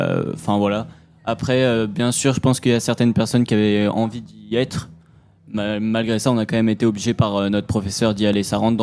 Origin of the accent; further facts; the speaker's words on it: Angoulême, Nouvelle-Aquitaine, France; On a tous 16 ans et on vient d'Angoulême